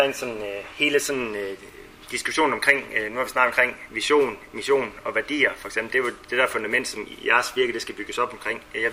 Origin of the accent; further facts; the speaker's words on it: Jutland, Denmark; jeg er fra Jylland